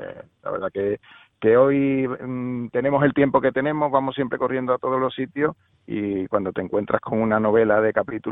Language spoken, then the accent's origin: Spanish; Andalusia, Spain; como buen andaluz